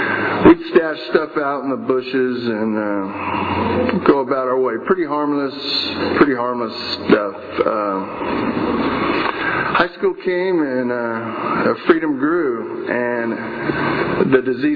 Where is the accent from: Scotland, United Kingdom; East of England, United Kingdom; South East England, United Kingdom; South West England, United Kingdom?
South West England, United Kingdom; Exeter; born there; I was born in Exeter, 1961.